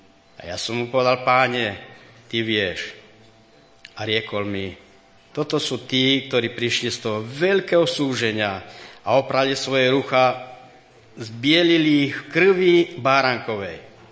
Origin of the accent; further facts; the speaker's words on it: Romania; To sa stalo v Oradeji u nás v Rumunsku. Keď sme už aj tak priniesli kúsok Rumunska sem k vám